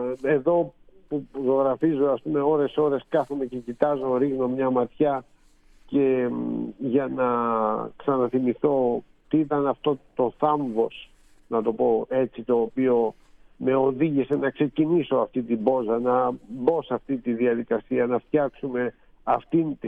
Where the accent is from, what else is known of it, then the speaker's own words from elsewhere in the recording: Greece; Ξέρετε, ανήκω σε μια κουλτούρα, γεννήθηκα εδώ, είμαι Έλληνας και έλαβα την, σαν κληρονομιά, την ελληνική κουλτούρα